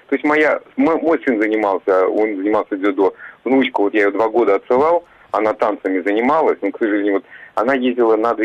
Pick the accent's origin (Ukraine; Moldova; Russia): Russia; Moscow; Я из Москвы.